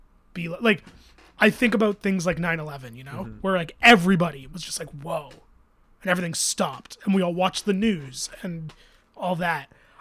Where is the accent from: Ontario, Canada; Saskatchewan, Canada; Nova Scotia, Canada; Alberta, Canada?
Ontario, Canada; Toronto; Yeah, well, so I grew up on the East End of Toronto. Grew up on the Danforth. Moved to the West End when I moved back to Toronto.